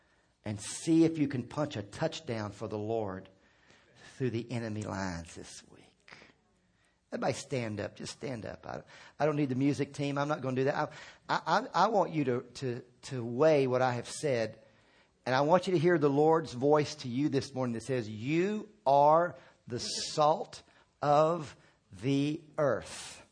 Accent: Northern US, United States; I grew up in the North. I didn't grow up in the South.

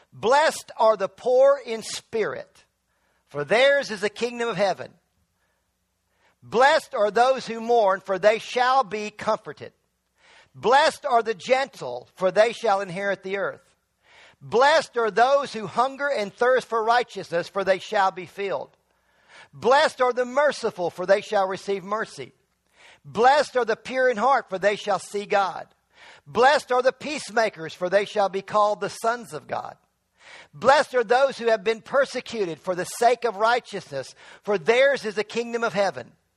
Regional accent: Virginia, United States; I've been to the mountain. I'm from Virginia. It's really a hill.

